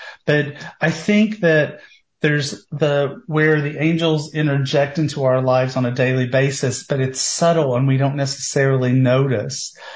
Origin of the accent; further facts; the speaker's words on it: Tennessee, United States; I thought I would never have love growing up in Tennessee.